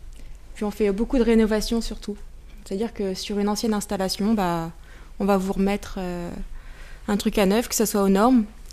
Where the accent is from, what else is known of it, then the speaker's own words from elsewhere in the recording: Chérisy, Centre-Val de Loire, France; hein. J'ai 26 ans, puis je suis électricienne depuis quelques années maintenant. Je suis de Dreux, je suis de Cherizy juste à côté